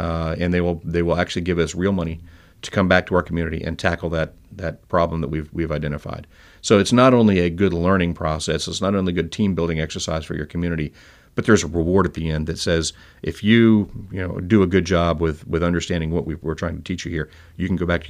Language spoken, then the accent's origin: English; Louisiana, United States; now in Mississippi, United States; You know, I'm from Louisiana, and all my LSU friends that – just for the record here, folks, in Mississippi, I'm from Louisiana.